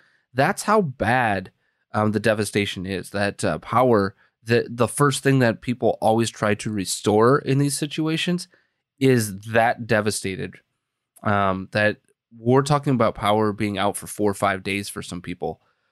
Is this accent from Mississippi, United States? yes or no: no; Wisconsin, United States; go out to my home state of Wisconsin.